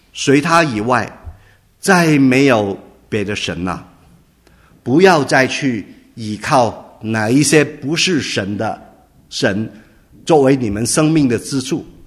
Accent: China; 就是我们中国人多多少少有一点的迷信哈，我们也是有好像以色列人在埃及的哪种的经历哈。

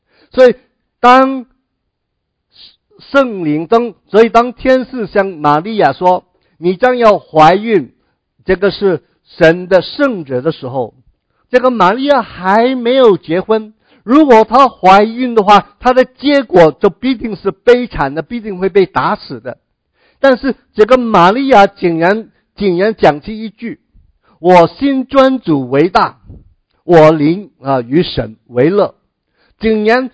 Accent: Guangdong, China; accent: Cantonese; 我们广东话拗塞头啊

